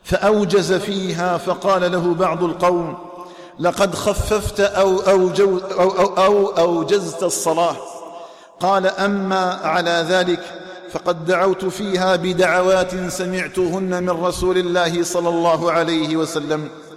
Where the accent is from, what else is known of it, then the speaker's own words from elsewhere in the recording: Algeria; اللهم اجعل بلدنا الجزائر آمنا مطمئنا وسائر بلاد المسلمين.